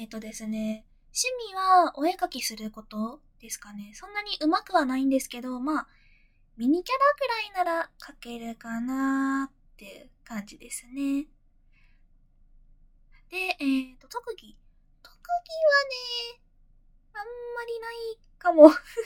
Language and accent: Japanese; Fukuoka, Japan; accent: Hakata dialect; 出身地は福岡です。博多弁で喋ります。